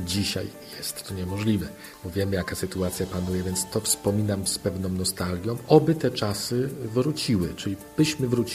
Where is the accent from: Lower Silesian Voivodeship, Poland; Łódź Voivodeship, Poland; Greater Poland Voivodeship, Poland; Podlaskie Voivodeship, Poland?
Greater Poland Voivodeship, Poland; Czarnków; Moje święta rodzinne odbywały się w zasadzie w mieszkaniu w bloku, bo pochodzę z Czarnkowa.